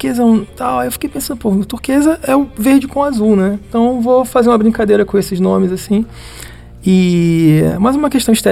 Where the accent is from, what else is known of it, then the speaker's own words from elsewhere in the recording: Rio de Janeiro, Brazil; E lá no Rio, né, que eu sou carioca